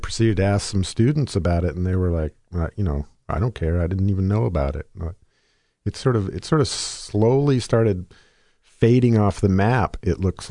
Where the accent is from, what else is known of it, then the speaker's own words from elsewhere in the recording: Massachusetts, United States; Well, I grew up in New England, so.